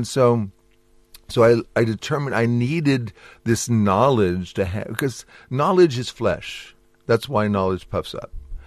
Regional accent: United States; moved away as an adult; now in South Africa; Okay, well, I am obviously from America. I came here in 1991, which is donkey's years ago.

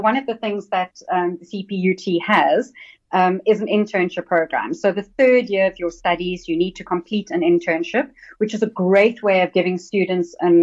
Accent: Cape Town, Western Cape, South Africa; I grew up in Cape Town, born and bred. I've literally lived here my entire life. I won't tell you how many years because that would be giving things away. But I'm a very, very proud Cape Townian.

